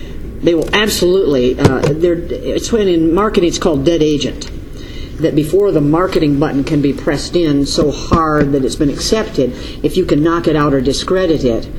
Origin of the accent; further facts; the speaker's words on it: New York, United States; also born or lived in California; I grew up in New York State when it was number one, and I watched what came in because I'm older than I look. And so I watched it disintegrate, and then I lived in California when it went from number two to near the bottom.